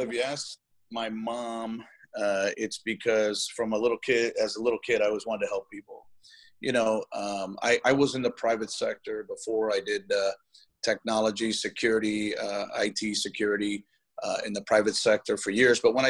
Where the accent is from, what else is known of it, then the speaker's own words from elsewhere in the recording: Miami, Florida, United States; Yes, I'm born and raised here in Miami. I was born in Miami Mercy Hospital here. I've lived here all my life. My parents came from Cuba 58 years ago.